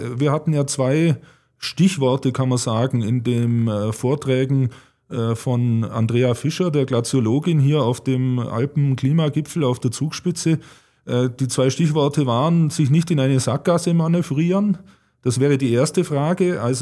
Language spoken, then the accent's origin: German; Tyrol, Austria; ich bin selber so halb im Lechtal aufgewachsen, ja.